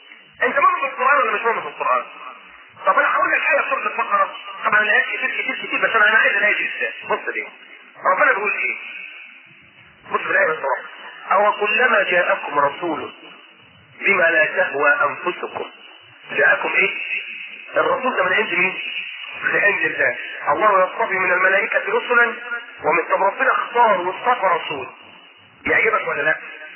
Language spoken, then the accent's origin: Arabic; Egypt; ومن قبله سليمان خاطر ومن قبله ايضا كان عندنا في مصر